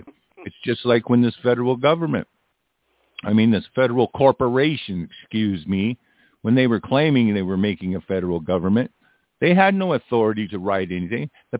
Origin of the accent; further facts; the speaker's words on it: United States; yeah, I'm an American national, whip that card out